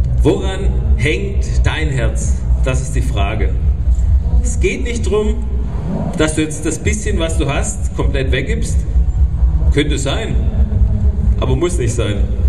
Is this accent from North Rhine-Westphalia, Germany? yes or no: no; Baden-Württemberg, Germany; now in Dresden, Germany; ich wohne in Dresden, ja, seit 19 Jahren, also für die, die jetzt nochmal rätseln, wo ich herkomme, wegen meinem komischen Dialekt. Ich bin Schwabe, besser gesagt Württemberger.